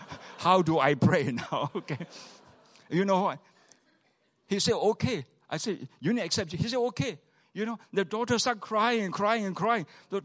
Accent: Malaysia; I'm from Malaysia. All right? I'm a pastor from Malaysia.

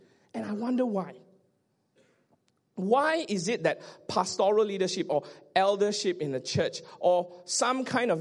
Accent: Subang Jaya, Selangor, Malaysia; I grew up in Subang Jaya. And I assume most of you stay in Subang Jaya. And I grew up in Subang Jaya and I was 17 years old

